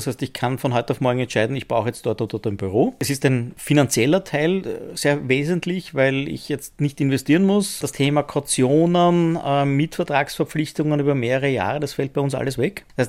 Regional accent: Vienna, Austria; ich bin geborener Wiener

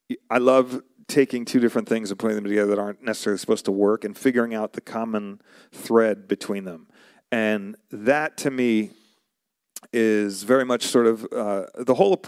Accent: New York, United States; also born or lived in Arizona; So originally I'm from New York. Before I moved to Arizona, I was in New York and I was listening to, I was in New York, moved out to Arizona.

